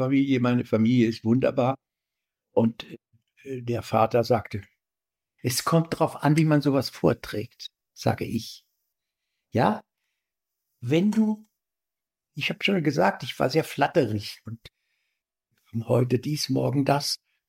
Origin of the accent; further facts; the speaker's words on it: Berlin, Germany; Ja, das heißt, ich bin Berliner.